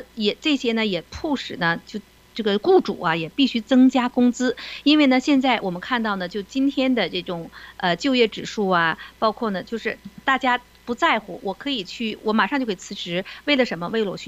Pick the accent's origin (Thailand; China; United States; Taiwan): United States; 就是叫做我们美国人都知道叫住房的抵押贷款那种支持的那种资金吧哈